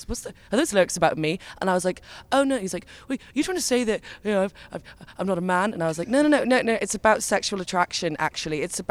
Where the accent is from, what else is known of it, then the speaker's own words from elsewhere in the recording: Cardiff, Wales, United Kingdom; also born or lived in Canada; So I was born in Cardiff, but very quickly I moved to Canada just with my mum and stayed there until I was about 3 years old. And then I left and I came back with a Canadian accent growing up.